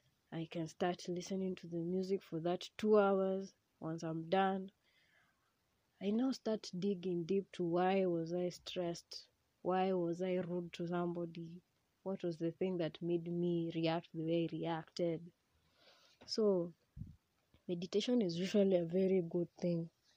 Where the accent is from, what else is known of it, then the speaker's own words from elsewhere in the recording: Kenya; I am a Kenyan because I shrub a lot and I am very proud of my shrubbing.